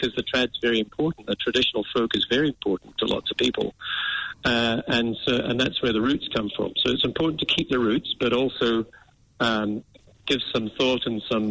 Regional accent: Edinburgh, Scotland, United Kingdom; moved away as an adult; now in New Zealand; I'm from Scotland. So I came to New Zealand a long time ago, but I was born and bred in Edinburgh, came out here in my mid-20s.

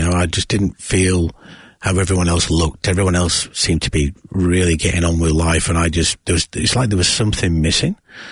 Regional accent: Yorkshire and the Humber, United Kingdom; Growing up in South Yorkshire in England, you know, very much a pub culture

